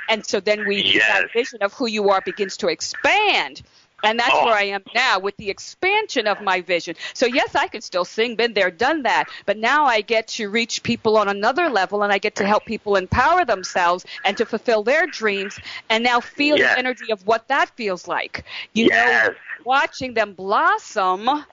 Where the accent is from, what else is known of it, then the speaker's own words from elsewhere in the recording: New Jersey, United States; especially, you know, a young woman growing up in New Jersey, you want to sing, what's wrong with you?